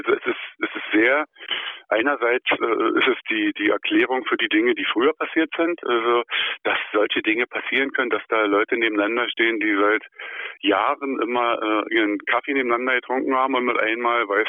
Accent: Berlin, Germany; weil ich bin Berliner Junge.

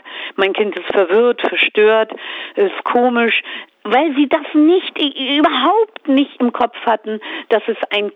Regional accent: Hamburg, Germany; Ich bin in einem Arbeiterbezirk in Barmbek groß geworden, Hamburg-Barmbek.

